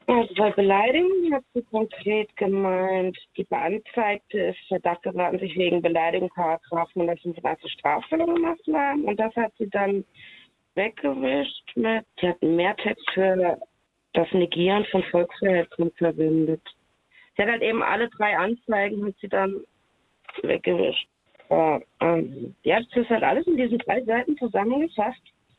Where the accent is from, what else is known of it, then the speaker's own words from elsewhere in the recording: Freiburg, Baden-Württemberg, Germany; born there; Und ich mit meinem türkischen Nachnamen kriege direkt den Koran um die Ohren gehauen. Ja, und zahle ein Ticket. Ich bin in Freiburg geboren.